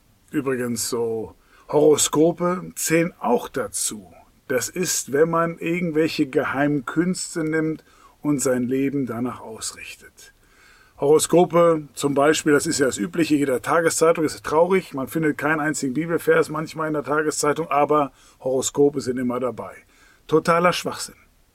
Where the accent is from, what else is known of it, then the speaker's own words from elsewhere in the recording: Soest, North Rhine-Westphalia, Germany; ich kenne das bei uns, aus Soos, wo ich aufgewachsen bin